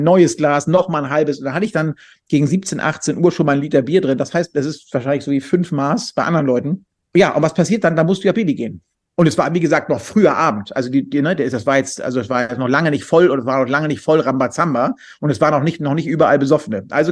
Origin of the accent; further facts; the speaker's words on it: Hamburg, Germany; bin als Bayer verkleidet zum Oktoberfest gegangen als Hamburger.